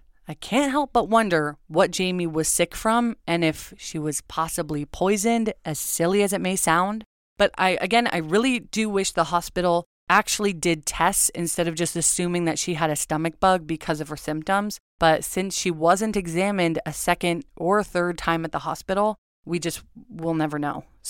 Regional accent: Agoura, California, United States; Oh my God, I'm from Agora.

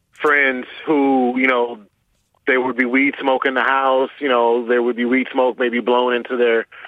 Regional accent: Detroit, Michigan, United States; Well, I want to say, you know, I grew up in Detroit.

